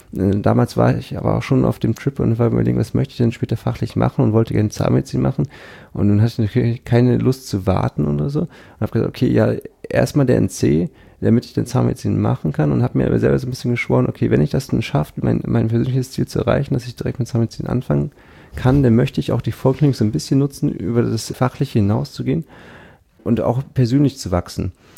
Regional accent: Pinneberg, Schleswig-Holstein, Germany

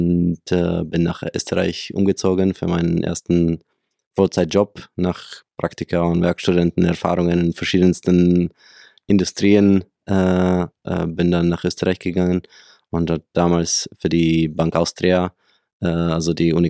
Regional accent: Czechia; German is a second language; also born or lived in Prague; ich bin 34 Jahre alt, habe 3 Kinder, bin aus Tschechien vom Ursprung her, habe dort auch studiert, internationalen Handel an der Prager Wirtschaftsuni

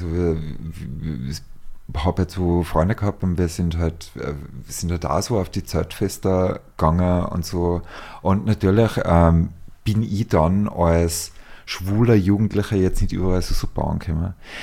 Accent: Tyrol, Austria; ich bin in der Nähe von Kitzbühel aufgewachsen

